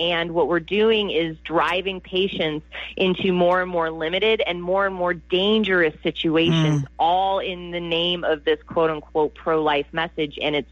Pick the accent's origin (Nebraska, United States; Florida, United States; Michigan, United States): Nebraska, United States; also born or lived in Wisconsin / Minnesota; I'm a Midwesterner by birth and raised, you know, born and raised in Nebraska, went to college in the Midwest in Wisconsin, and lived in Minnesota for almost 20 years.